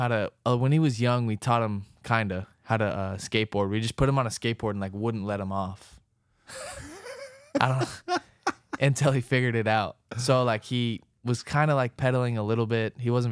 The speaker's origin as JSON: {"language": "English", "region": "California", "country": "United States", "tie": "born or raised there", "said": "I just like it because I grew up in Orange County, so there's really no, like, downtown where I lived. Like, we live kind of close to the beach."}